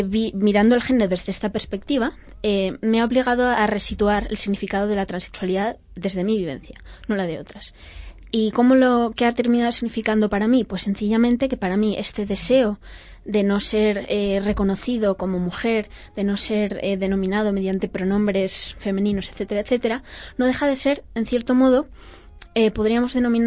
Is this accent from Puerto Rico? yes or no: no; Spain; Todos somos españoles